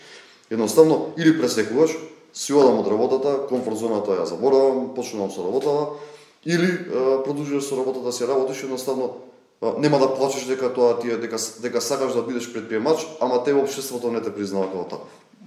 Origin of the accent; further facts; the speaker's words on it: Skopje, Skopje Statistical Region, North Macedonia; Јас сум од Скопје, менталитетот се смени со тоа што женските од Скопје се екстремно поамбициозни од машките.